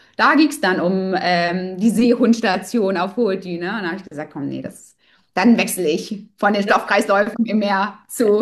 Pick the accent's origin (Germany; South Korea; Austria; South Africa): Germany; North Rhine-Westphalia; now in Soma Bay, Egypt; Ich komme aus Deutschland, aus der Nähe von Köln tatsächlich. Und bin jetzt aber seit 3 Jahren aus Deutschland raus und wohne mittlerweile in Somer Bay, also 40 Kilometer südlich von Ogala